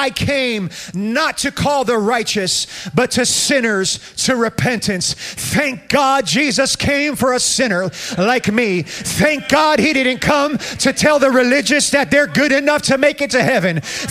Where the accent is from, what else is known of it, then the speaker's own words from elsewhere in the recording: New Jersey, United States; But even, you know, I grew up in New Jersey, and over there it was, you know, the minute you open your mouth to try to witness somebody, I'm Catholic.